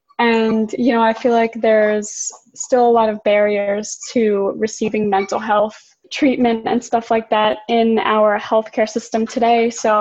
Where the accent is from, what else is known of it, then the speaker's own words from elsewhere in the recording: Brooklyn, New York, United States; I grew up in Brooklyn, New York, so that's kind of why I focused on this topic.